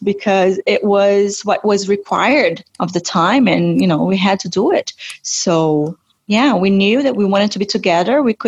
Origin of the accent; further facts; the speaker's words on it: Brazil; In 2019, I was in Brazil. I'm from Brazil.